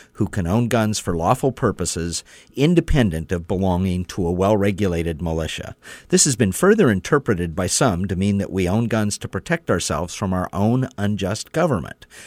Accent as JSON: {"language": "English", "region": "Oregon", "country": "United States", "tie": "born or raised there", "said": "Growing up in Southern Oregon, guns were a part of our rural life."}